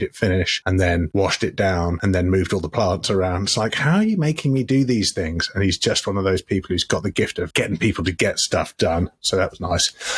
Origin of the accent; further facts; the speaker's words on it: United Kingdom; we're British